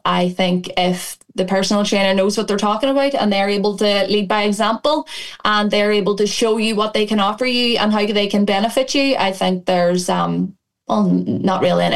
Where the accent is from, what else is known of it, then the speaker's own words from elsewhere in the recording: County Donegal, Ireland; I grew up in Donegal, grew up a wee country woman